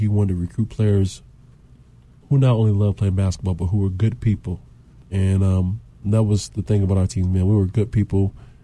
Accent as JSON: {"language": "English", "town": "Evansville", "region": "Indiana", "country": "United States", "tie": "born or raised there", "said": "I grew up in Evansville, Indiana, right on the border of Kentucky."}